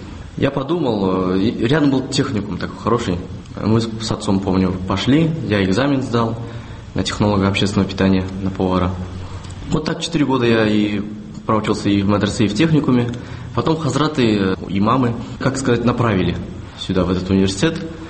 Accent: Ishtugan, Tatarstan, Russia; Я из Татарстана, из села Иштуган.

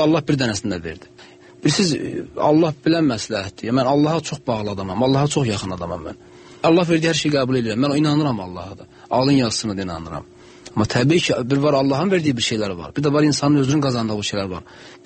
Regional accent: Aghdam, Aghdam District, Azerbaijan; born there; çox sadə bir ailədə mən doğulmuşam. Biz 9 uşaq olmuşuq. Ağdamda doğulmuşam mən.

